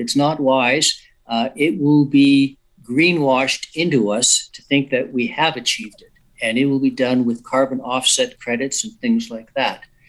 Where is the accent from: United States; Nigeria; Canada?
Canada; Western Canada; I'm from the West. I'm in British Columbia as we speak.